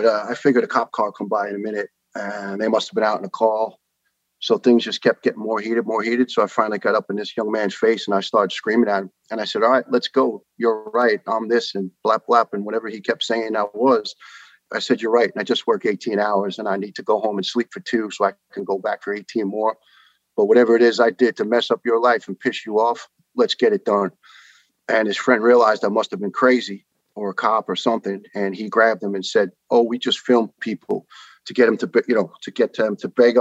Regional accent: Staten Island, New York, United States; also born or lived in Brooklyn, United States / Ireland; I was born in Brooklyn, New York, and my dad decided to bring us out to the country at the time, which was Staten Island, and pretty much was raised there. Spent a year of my teenage years in Ireland

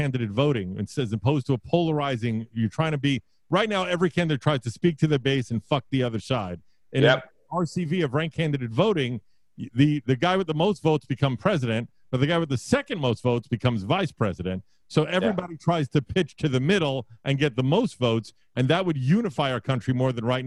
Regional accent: Brooklyn, New York, United States; I grew up in Brooklyn, and I remember on Kings Highway and Conn Avenue

